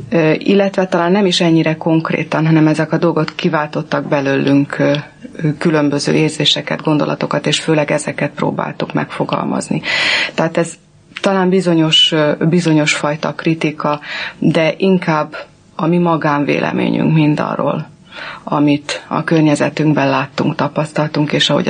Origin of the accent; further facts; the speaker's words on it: Budapest, Hungary; also born or lived in Pély; tulajdonképpen ott születtem, lévén az, hogy az édesapám egri volt, és éppen akkor Pélyen tanított. Tehát egy ilyen félig meddig kis palóc faluban, nem messze Egertől